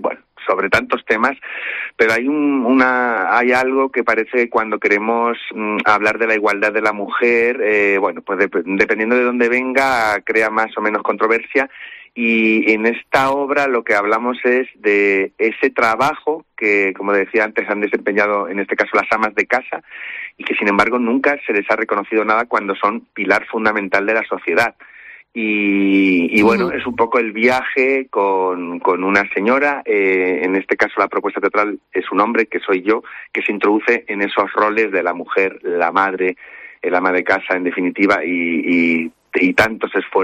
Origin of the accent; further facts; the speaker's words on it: Mota del Cuervo, Castilla-La Mancha, Spain; also born or lived in Mexico; soy de Mota del Cuervo